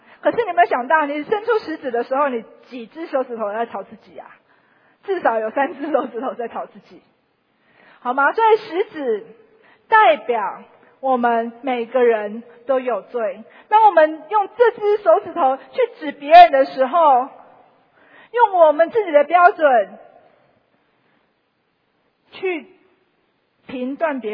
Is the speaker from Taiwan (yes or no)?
yes; Taiwan; 我们中国人说，我们台湾人说，去人家做客不要带两串香蕉。